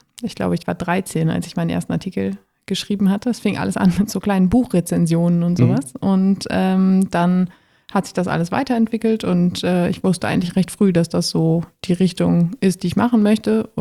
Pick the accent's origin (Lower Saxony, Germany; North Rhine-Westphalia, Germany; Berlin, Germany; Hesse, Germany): North Rhine-Westphalia, Germany; Ich bin im Münsterland aufgewachsen, in einem ja, kleinen Städtchen, Dörfchen, wie man das halt kennt, zwischen Feldern, Wiesen und ganz vielen Wäldern.